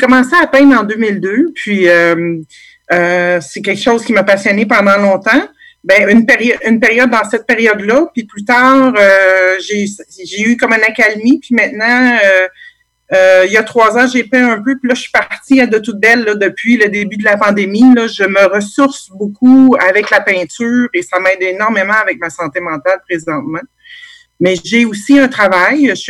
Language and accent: French; Drummondville, Quebec, Canada; Moi, je suis de Drummondville, centre du Québec.